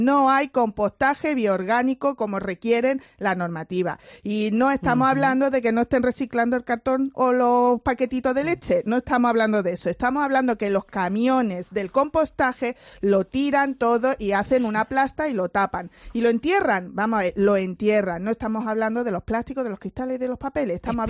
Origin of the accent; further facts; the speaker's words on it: Andalusia, Spain; Yo que además, que soy de la Costa del Sol, mi reciclaje de plásticos y de cartones lo recoge el consorcio y lo lleva a Casares.